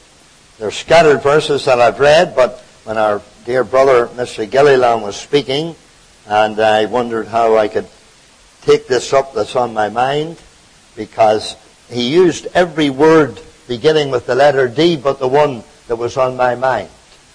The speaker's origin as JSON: {"language": "English", "country": "Ireland", "lives_now": "Canada", "said": "The Irishman says 8. But I'm a Canadian now. I say 8."}